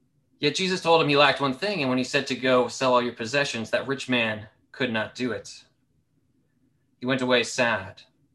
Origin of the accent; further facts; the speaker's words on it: United States; And I'm American, so my references might be a bit more American than Canadian.